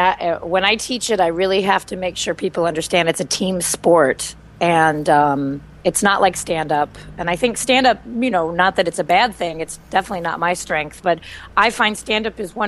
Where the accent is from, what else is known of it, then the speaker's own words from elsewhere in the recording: Midwest, United States; I grew up in the Midwest, where the word feminist was kind of a bad word.